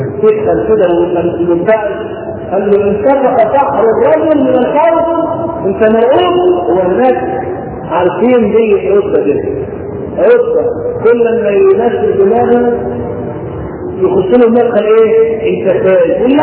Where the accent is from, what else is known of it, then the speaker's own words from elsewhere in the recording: Palestine; نحن ناس فلسطينيين